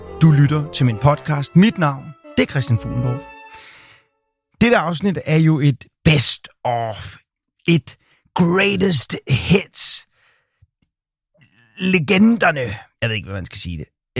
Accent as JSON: {"language": "Danish", "town": "Amager", "region": "Capital Region of Denmark", "country": "Denmark", "said": "jeg er fra Amager"}